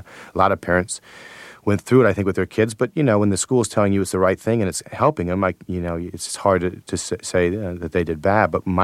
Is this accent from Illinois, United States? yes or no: yes; Buffalo Grove, Illinois, United States; also born or lived in Minnesota / Lake Forest; I lived in Minnesota for 1 month, and I was raised in Buffalo Grove, which is sort of a middle-class suburb in Illinois. And I lived there till I was 8, and then I moved to Lake Forest, Illinois, which is an upper-class suburb of Illinois.